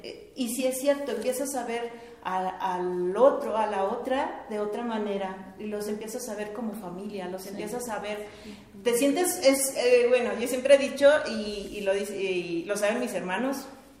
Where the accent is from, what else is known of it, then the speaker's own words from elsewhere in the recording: San Luis Potosí, Mexico; yo soy de San Luis Potosí y llegué de pura casualidad.